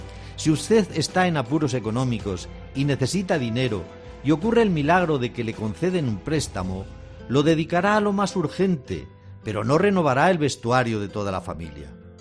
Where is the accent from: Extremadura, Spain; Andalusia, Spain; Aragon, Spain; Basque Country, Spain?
Aragon, Spain; En una pausa aproveché para preguntarle por los regadíos de mi tierra aragonesa